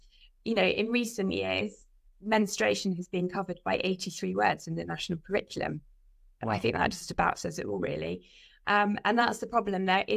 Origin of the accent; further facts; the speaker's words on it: England, United Kingdom; If I come back over the border, back to my hometown, the English schools have got no access to that kind of budget.